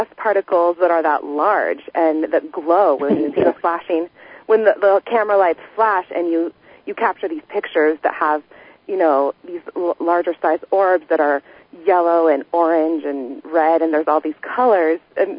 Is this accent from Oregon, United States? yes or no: yes; Corvallis, Oregon, United States; I'm from Corvallis.